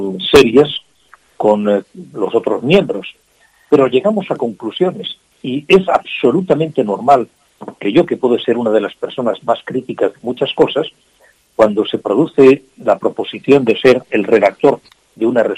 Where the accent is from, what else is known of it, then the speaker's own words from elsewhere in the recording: Catalonia, Spain; yo soy de allí, soy catalán de vida, pues en Cataluña la ciudadanía